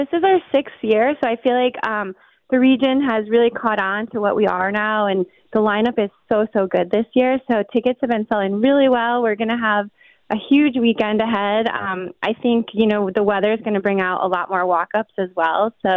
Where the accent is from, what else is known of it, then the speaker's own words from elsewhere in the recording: East Aurora, New York, United States; I grew up, born and raised in East Aurora, and to bring these bands to my hometown is kind of surreal.